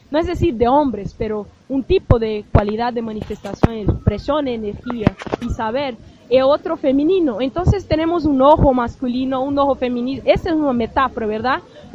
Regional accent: Brazil; soy de Brasil. Hago parte del colectivo feminista afrobrasileño en la ciudad de Río, colectivo Madalena Anastasia.

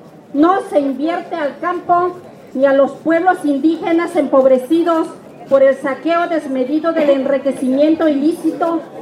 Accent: Mexico

